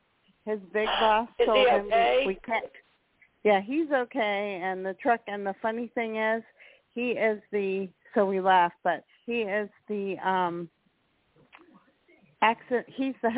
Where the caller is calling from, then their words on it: Florida, United States; Hi, Kelly, Joe, and Jason. … from Florida.